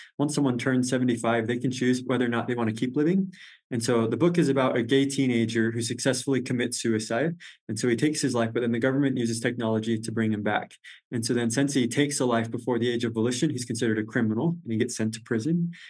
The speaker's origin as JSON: {"language": "English", "region": "Utah", "country": "United States", "tie": "born or raised there", "also_born_or_lived": "Florida / Texas", "said": "So I was born in Utah. When I was young, we moved to Florida and Texas, but I mean, ultimately came back to Utah. I graduated from Clearfield High in 2018. So I'm 23 years old."}